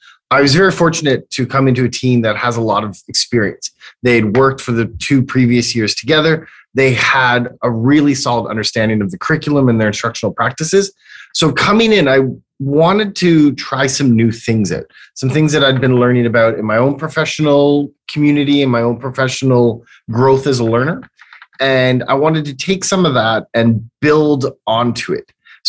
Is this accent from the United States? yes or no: no; Canada; now in Guangzhou, China; I'm from Canada, born and raised and educated.